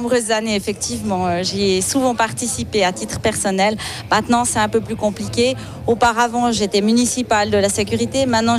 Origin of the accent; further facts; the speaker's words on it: Avenches, Vaud, Switzerland; vivre ça ici, chez moi à Avenches